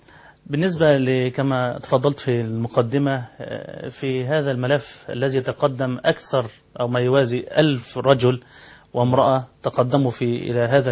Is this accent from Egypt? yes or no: yes; Egypt; عندنا في مصر